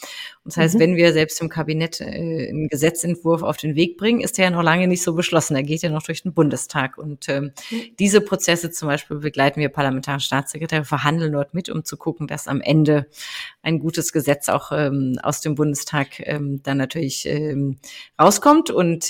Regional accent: Heidelberg, Baden-Württemberg, Germany; dann bin ich in Baden-Württemberg, in Heidelberg, das ist meine Heimat.

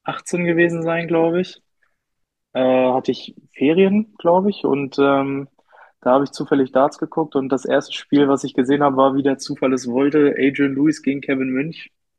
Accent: Hameln, Lower Saxony, Germany; Also ich komme aus Hameln, das ist in Niedersachsen, ist so in der Nähe von Hannover, würde ich mal sagen.

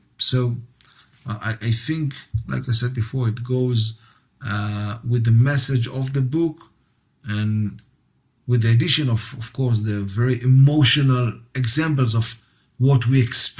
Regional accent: Israel; English is a second language; I'm from Israel, you are from Germany.

